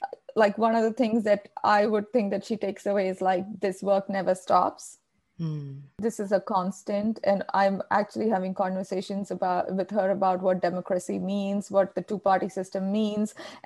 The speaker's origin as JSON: {"language": "English", "region": "Kerala", "country": "India", "first_language": "Malayalam", "said": "So my mother tongue is Malayalam, you know, the songs that she likes."}